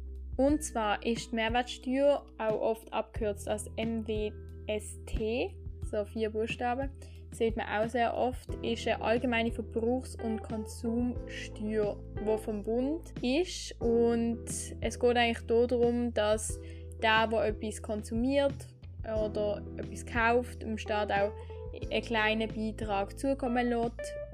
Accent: Switzerland; Also bei uns in der Schweiz ist es so

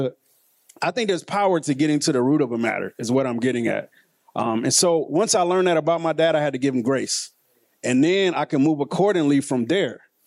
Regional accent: Wisconsin, United States; I am from Wisconsin.

